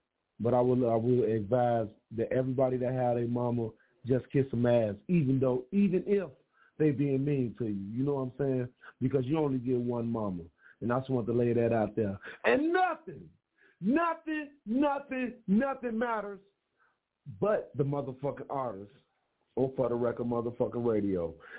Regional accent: Chicago, Illinois, United States; Boroughs and everything, but I'm from Chirac, but I really love New York, man, with a passion

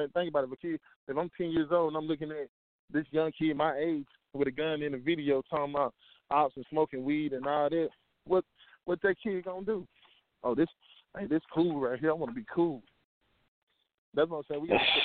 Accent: the South, United States; growing up in the South, you always told, hey, man, you better go get a job.

